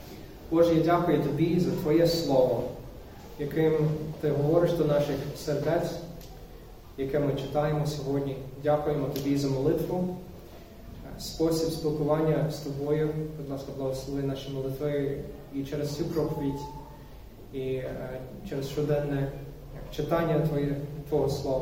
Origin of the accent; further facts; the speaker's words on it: United States; Ukrainian is a second language; я місіонер з Америки, тому якщо є помилки або щось там таке дивне з моєю вимовою, це причина, я американець.